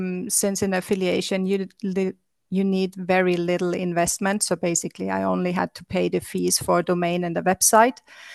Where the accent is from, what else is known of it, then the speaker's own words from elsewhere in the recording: Austria; English is a second language; now in Malta; So originally I'm from Austria